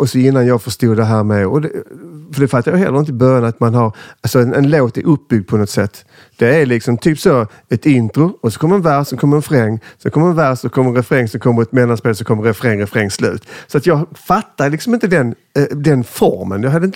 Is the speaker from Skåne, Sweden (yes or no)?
yes; Skåne, Sweden; accent: Scanian; jag är ju jättepatriotisk, och ännu mer när jag är liksom, i Stockholm som nu, för då överdriver jag min skånska.